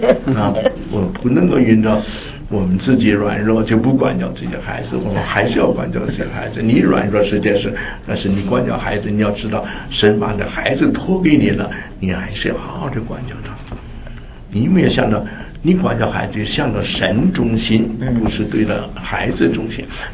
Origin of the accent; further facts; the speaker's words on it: China; 就像水啊，我们中国人常常水泼出去了，没法收回了，